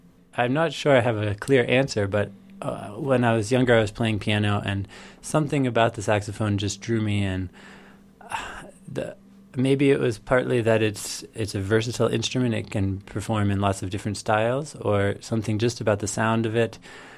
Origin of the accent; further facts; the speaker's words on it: Butler, Pennsylvania, United States; now in Chicago, United States; I grew up in Pennsylvania, just a little bit north of Pittsburgh, a town called Butler. And now in Chicago, I live on the north side of the city in a neighborhood called Old Irving Park.